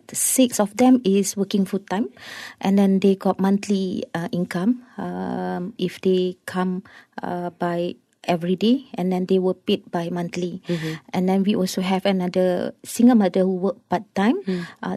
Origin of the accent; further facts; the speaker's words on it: Klang, Selangor, Malaysia; Then when I went back to my hometown in Klang, and then I discover so many single mother who are face financial problem, same like me.